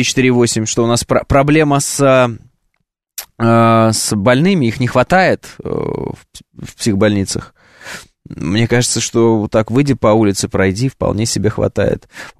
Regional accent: Orenburg Oblast, Russia; я из Оренбургской области.

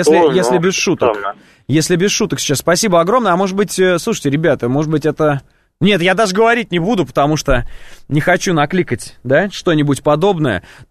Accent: Moscow, Russia; born there; Я родился в Москве, я москвич.

